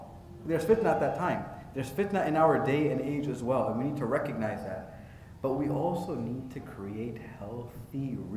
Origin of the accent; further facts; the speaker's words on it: Fiji; And I'm from Fiji, so.